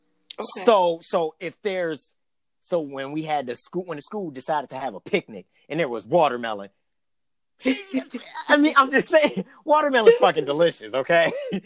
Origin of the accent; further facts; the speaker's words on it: United States; being a black male growing up in America, a lot of that shit that Dave put out there, I can relate to.